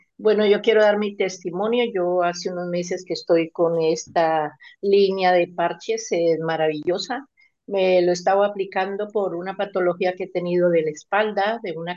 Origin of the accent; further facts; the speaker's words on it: Colombia; Yo soy de Colombia